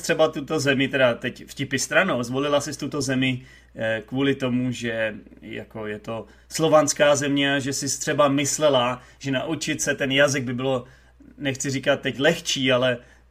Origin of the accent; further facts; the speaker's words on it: Prague, Czechia; já jsem se narodil v Praze a dlouhá léta jsem v Praze žil, studoval jsem tam střední školu